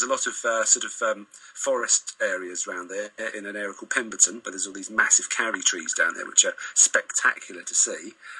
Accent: Sawbridgeworth, East of England, United Kingdom; now in Perth, Australia; My accent gives me away as being someone from the home counties, from a place called Sawbridgeworth, in fact, in Hertfordshire

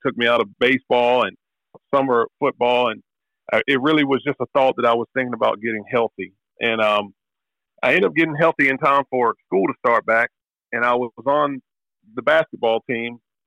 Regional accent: Athens, United States; a kid from Athens and my parents being teachers and my dad being a coach, you know, my entire life I grew up in Athens High School and Athens City Schools.

